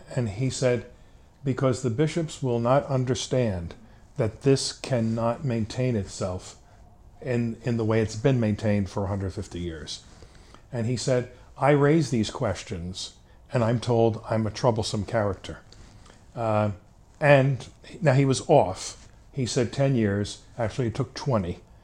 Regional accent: Newark, New Jersey, United States; Newark, New Jersey.

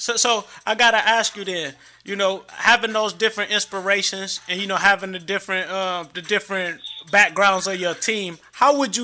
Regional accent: Detroit, Michigan, United States; We talked about this offline. I'm from Detroit, man.

